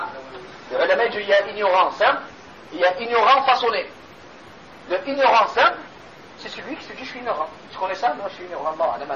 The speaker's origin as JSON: {"language": "French", "country": "Algeria", "said": "Parce que toi tu es du Koweït, moi je suis d'Algérie."}